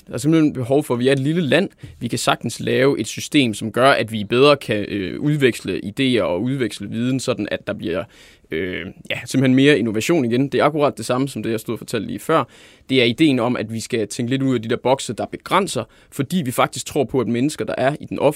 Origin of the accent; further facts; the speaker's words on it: Silkeborg, Central Denmark Region, Denmark; det er i min hjemby Silkeborg